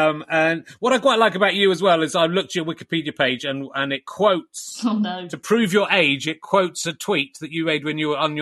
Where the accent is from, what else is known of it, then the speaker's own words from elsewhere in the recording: Yorkshire and the Humber, United Kingdom; because I'm also from Yorkshire, but I am from the East Riding of Yorkshire.